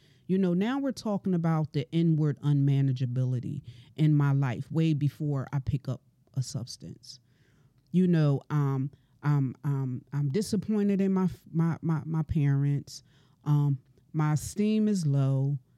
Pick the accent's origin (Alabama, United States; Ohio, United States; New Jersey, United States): New Jersey, United States; Camden; I'm originally from Camden, New Jersey. I'm a mother of four daughters, and I have come a long way.